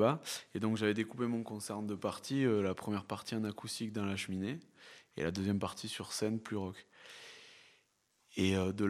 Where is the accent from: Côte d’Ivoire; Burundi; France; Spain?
France; Toulouse, Occitanie; Je suis né à Toulouse et j'ai toujours grandi et vécu à Toulouse.